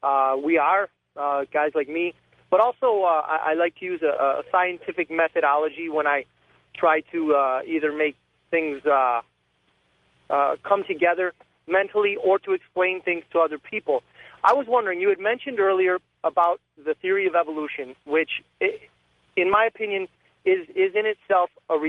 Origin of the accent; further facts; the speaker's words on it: McAllen, Texas, United States; I'm from McAllen.